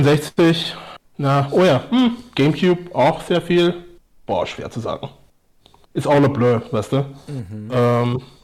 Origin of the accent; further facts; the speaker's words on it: Vienna, Austria; Ich wurde am 14.04.1986 im wunderschönen Wien geboren.